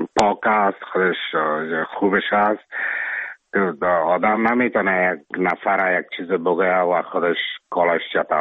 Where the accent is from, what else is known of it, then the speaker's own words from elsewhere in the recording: Afghanistan; now in Czech Republic; ما افغان هستم، از افغانستان هستم